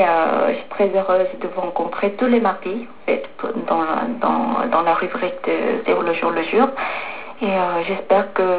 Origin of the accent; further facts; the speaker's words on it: South Korea; French is a second language; j'ai commencé à apprendre le français à l'université, comme beaucoup de Coréens.